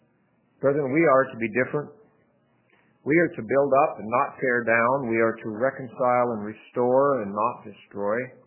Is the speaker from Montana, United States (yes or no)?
yes; Montana, United States; also born or lived in Oregon; I grew up in Montana, and I grew up in Oregon.